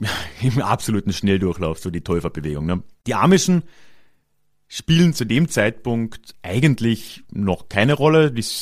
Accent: Carinthia, Austria; unter anderem auch in Kärnten, wo ich herkomme, waren die relativ stark.

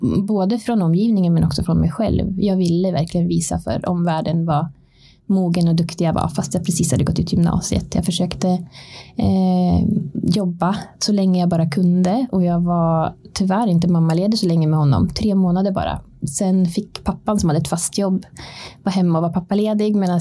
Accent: Hammerdal, Jämtland County, Sweden; Jag kommer från Hammerdal, eller Fyråsen, utanför Hammerdal.

